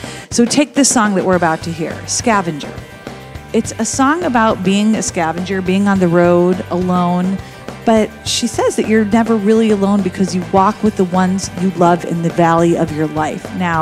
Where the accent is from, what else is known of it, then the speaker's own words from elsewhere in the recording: Chicago, Illinois, United States; Well, Lucy actually hails from my hometown, Chicago